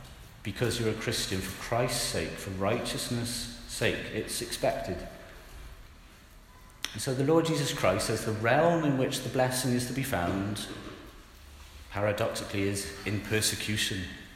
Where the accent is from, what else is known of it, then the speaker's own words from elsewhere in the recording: Wales, United Kingdom; Being Welsh, I know not everyone is Welsh, but if you live in England and you're a Welshman, you are very much still a Welshman. If somebody says, what nationality are you? You're Welsh, and your home is Wales.